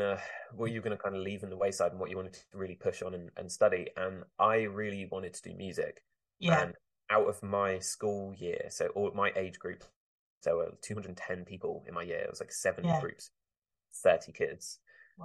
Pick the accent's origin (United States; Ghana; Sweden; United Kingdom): United Kingdom; Basingstoke, South East England; Basingstoke is for the most part just like a commuter town, really. It's kind of like halfway between London and the South Coast. You know, if you head towards Southampton, Portsmouth.